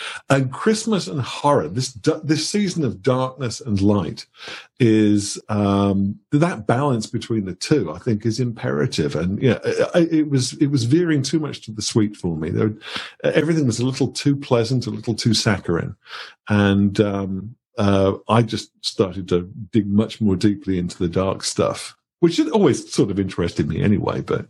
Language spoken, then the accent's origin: English; Birmingham, West Midlands, United Kingdom; But I grew up in England, in the middle part of England, Birmingham. And me and … we're from the same town.